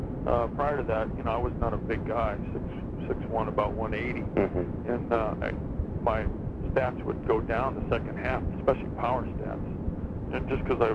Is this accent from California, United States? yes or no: yes; California, United States; I was from Southern California, and after the season was over, I'd come back to Southern California just because I didn't like the winters there.